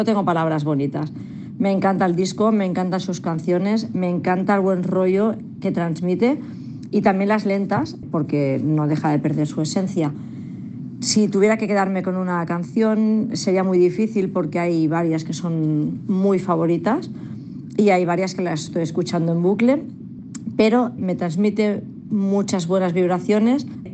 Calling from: Caldas de Montbui, Catalonia, Spain; de Caldas de Montbui, Barcelona.

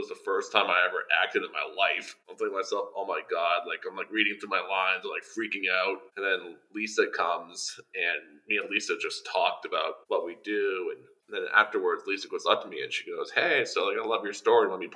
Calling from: Massachusetts, United States; I'm calling from Marshall, Massachusetts.

